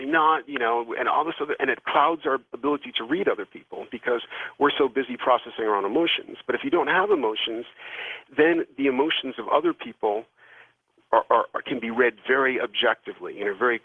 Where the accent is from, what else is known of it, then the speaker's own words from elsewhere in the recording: England, United Kingdom; especially as an English person who's pretty good at reading text